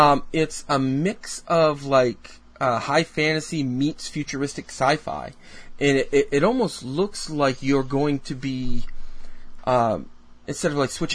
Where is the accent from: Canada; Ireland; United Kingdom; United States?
Canada; except for the whole being Canadian.